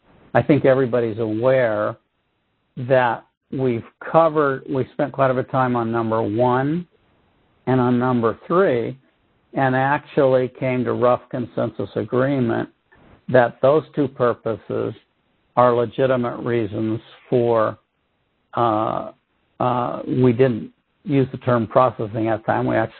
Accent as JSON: {"language": "English", "region": "California", "country": "United States", "said": "Sorry about the digression, but it was in the chat, so I, being a Californian, I couldn't help but comment."}